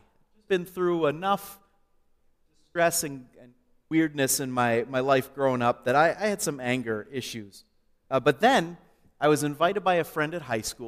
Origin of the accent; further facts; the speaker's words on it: Canada; When I was in elementary school, I grew up in Canada, actually.